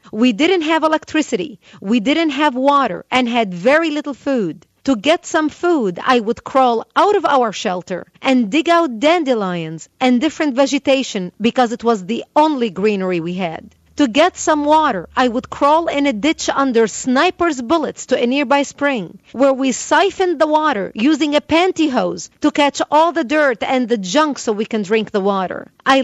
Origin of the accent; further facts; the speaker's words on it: Lebanon; now in United States; I come from Lebanon. I survived the war that tore Lebanon apart for 16 years.